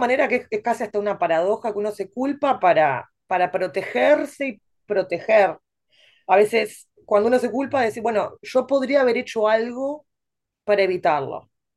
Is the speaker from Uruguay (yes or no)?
yes; Uruguay; moved away as an adult; now in New York, United States; Yo soy inmigrante, nací en Uruguay, estudié en la Facultad de Psicología y luego me vine a New York, en donde me seguí entrenando en psicoanálisis. Hace 10 años, un poco más de 10 años que estoy acá